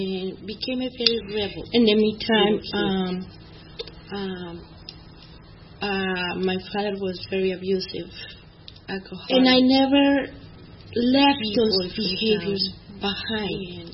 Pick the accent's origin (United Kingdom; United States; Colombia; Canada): Colombia; until my mom came back to Colombia. I was 8. I'm from Colombia, South America.